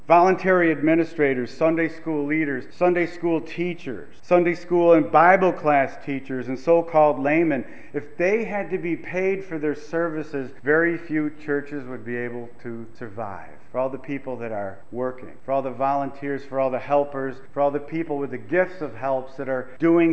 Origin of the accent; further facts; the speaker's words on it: United States; when we planted that church up in Canada, being an American, they wouldn't let me have a job.